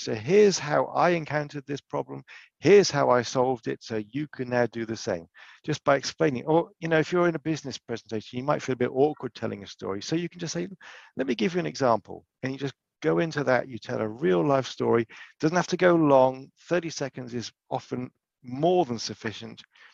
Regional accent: United Kingdom; We're both British, we're both males.

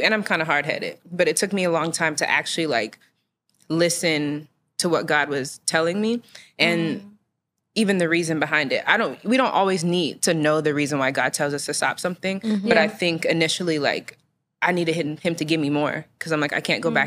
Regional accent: Colorado, United States; and I'm from Colorado, so it was legal.

